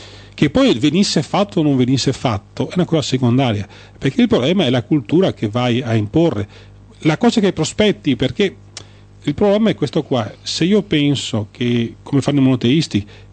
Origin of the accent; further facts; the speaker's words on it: Marostica, Veneto, Italy; born there; io che vivo a Marostica, sono nato a Marostica